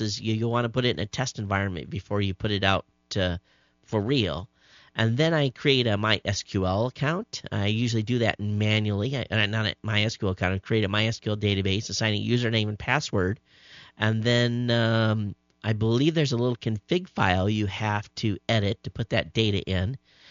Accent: Netherlands; English is a second language; Hey, I'm Dutch, and although I can speak English reasonably well, it's not my native language.

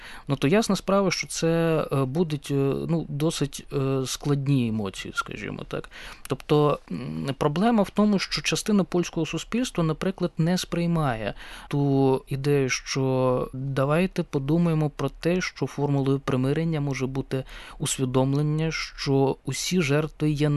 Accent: Kharkiv, Kharkiv Oblast, Ukraine; Ну, я походжу з Харкова

